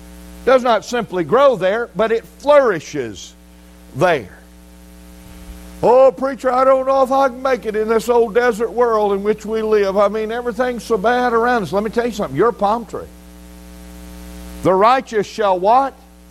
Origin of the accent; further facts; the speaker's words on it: Biloxi, Mississippi, United States; I grew up in Biloxi. I was born just a few blocks off the beach.